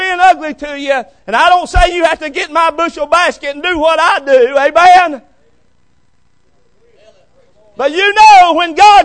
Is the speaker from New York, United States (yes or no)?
no; Chucky, Tennessee, United States; I'm from Chucky, Tennessee. I pastor in Chucky.